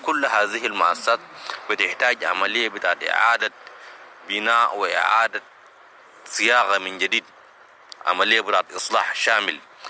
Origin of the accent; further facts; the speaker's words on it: Sudan; نتعايش باعتبارنا وارثين لهذا الماضي